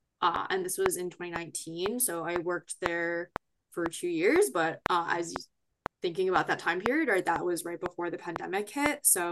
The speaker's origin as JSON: {"language": "English", "region": "Michigan", "country": "United States", "tie": "born or raised there", "said": "I grew up in Michigan in a small suburb, so there was just a lot more diversity and kind of just the experience of getting outside of where I'd lived for my entire life up until then."}